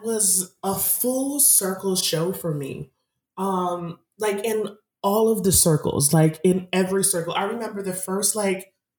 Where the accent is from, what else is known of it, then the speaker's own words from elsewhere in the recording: Massachusetts, United States; I mean, I grew up in Massachusetts where I probably didn't know that I was physically Black until someone had to tell me that I was Black